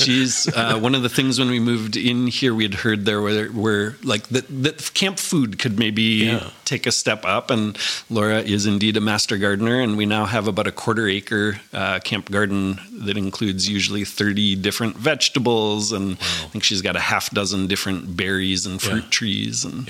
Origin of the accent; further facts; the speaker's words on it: Fergus Falls, Minnesota, United States; also born or lived in California / Provo, Utah / Rapid City, South Dakota; So I was born in California, where I lived for 3 years, lived in Provo, Utah. We moved to Fergus Falls for 3 years in Minnesota, out to Rapid City, South Dakota for 3 years.